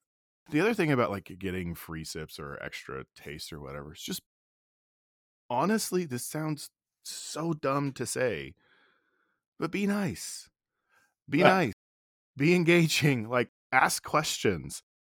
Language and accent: English; Montana, United States; hey, I'm from Montana.